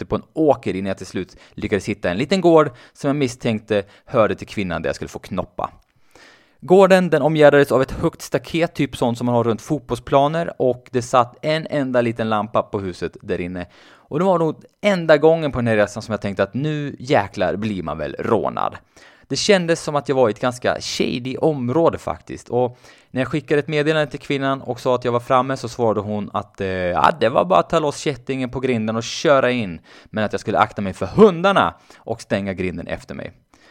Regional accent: Sweden; Och när jag nämnde att jag var från Sverige så kom han ihåg att jag jobbade ihop med mexikanen.

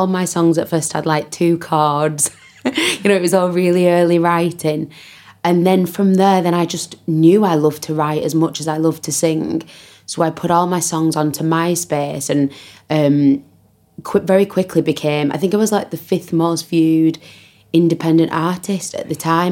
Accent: North West England, United Kingdom; I was born and raised in a little town just outside of Manchester. Still got my accent.

